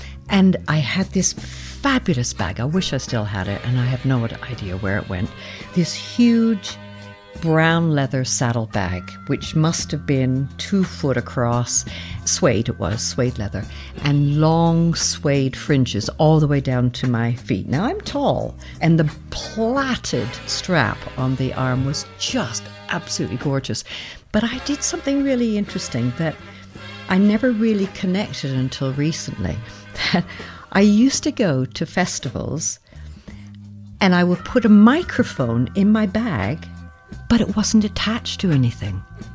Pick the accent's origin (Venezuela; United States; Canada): Canada; Sutton West, Ontario; I grew up in Canada. It was a tiny village called Sutton West. My dad was the local pharmacist. It was spread out. There were lots of farmers.